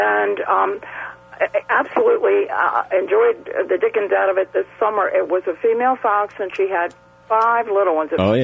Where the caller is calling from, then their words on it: Pasadena, United States; Pasadena.